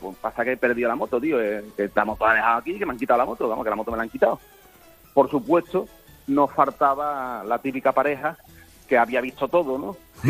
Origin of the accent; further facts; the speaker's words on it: Andalusia, Spain; accent: Andalusian; aunque soy bilingüe, tengo el acento andaluz, claro, tengo el acento español, como que he vivido aquí toda la vida